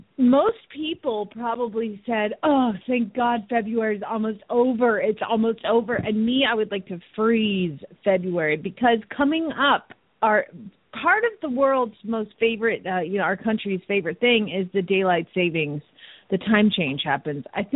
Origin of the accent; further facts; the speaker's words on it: Phoenix, Arizona, United States; from Phoenix, Arizona.